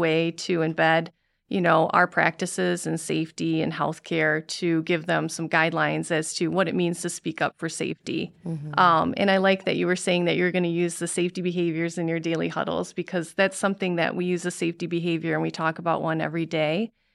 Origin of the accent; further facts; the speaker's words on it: Alpena, Michigan, United States; Well, I love the Speak Up Award, and I'm from Alpena, so I'm very grateful that Alpena won.